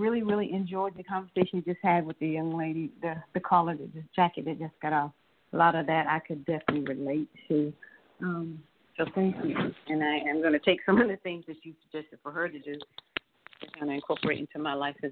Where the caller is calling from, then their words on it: Atlanta, Georgia, United States; I'm calling from Atlanta, Georgia.